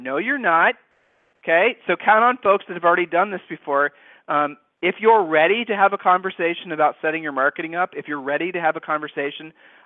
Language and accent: English; Ohio, United States; weren't you kind of raised, we're from Ohio, weren't you kind of raised to be told to shake a hand a certain way?